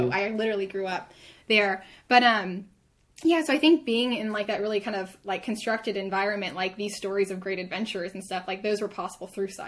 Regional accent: California, United States; I grew up in Orange County, like, across from Disneyland.

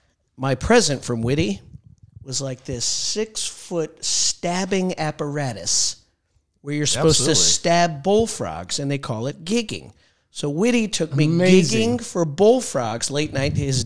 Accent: Connecticut, United States; I'm from Connecticut, for Christ's sakes. I'm a Kennedy Democrat.

